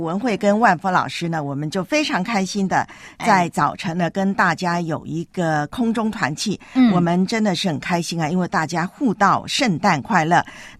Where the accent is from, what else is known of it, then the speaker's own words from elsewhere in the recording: Taipei, Taiwan; 从我的老家台北跑完马拉松回来了